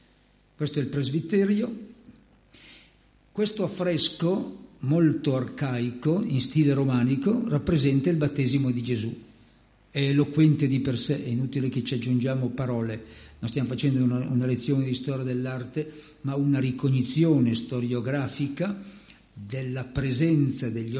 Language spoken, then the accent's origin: Italian; Milan, Lombardy, Italy; Noi milanesi conserviamo, permettetemi, io vengo da Milano e quindi mi è venuto spontaneo, a Milano ci sono ancora dei fossili greci nella liturgia.